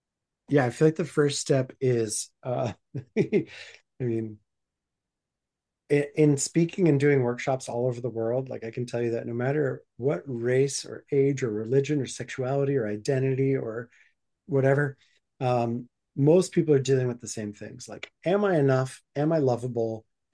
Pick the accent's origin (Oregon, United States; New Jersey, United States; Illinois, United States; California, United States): New Jersey, United States; also born or lived in New York City, United States; you know, growing up in New Jersey and New York City and going to New York City all the time